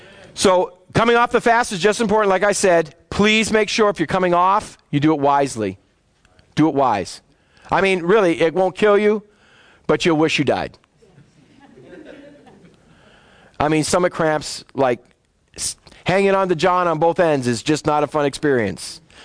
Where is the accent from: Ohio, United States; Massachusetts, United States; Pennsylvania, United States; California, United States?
Massachusetts, United States; Boston; I'm sorry, I'm from Boston.